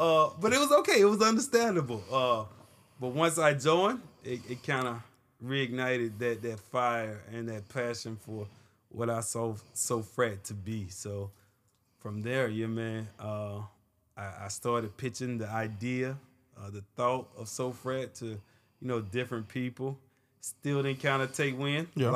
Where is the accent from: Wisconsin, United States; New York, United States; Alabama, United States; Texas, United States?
Alabama, United States; Originally, I'm from Alabama.